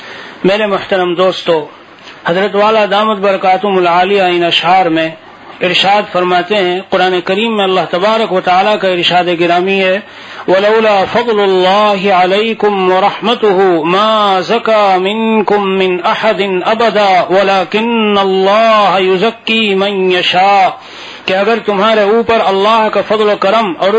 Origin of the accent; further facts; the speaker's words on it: Muzaffarnagar, Uttar Pradesh, India; اور میں ہندوستان میں شہر مظفر نگر کا رہنے والا ہوں.